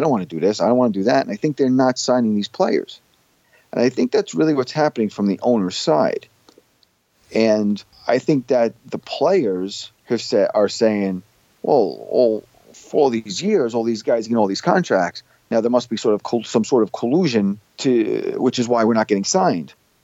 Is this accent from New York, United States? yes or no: yes; New York, United States; being a New Yorker, that's what the Yankees have been talking about now for a couple of years.